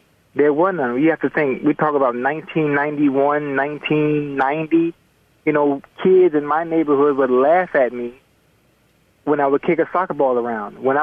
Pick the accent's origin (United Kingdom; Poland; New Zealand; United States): United States; Miami, Florida; I'm from Liberty City. I'm from Liberty City in Miami, Florida